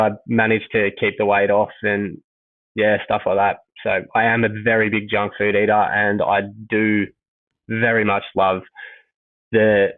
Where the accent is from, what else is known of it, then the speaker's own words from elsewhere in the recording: Mentone, Victoria, Australia; because I grew up in Mentone and started playing tennis